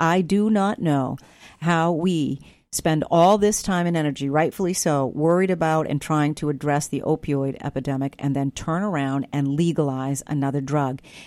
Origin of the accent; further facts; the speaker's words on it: Maine, United States; When I have said to people outside of this state that I'm from Maine, their faces light up, right?